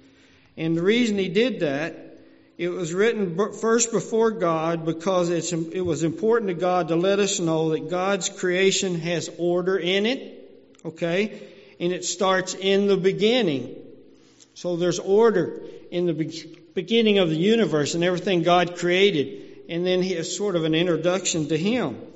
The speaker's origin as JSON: {"language": "English", "region": "Kentucky", "country": "United States", "said": "I'm from Kentucky, thinking."}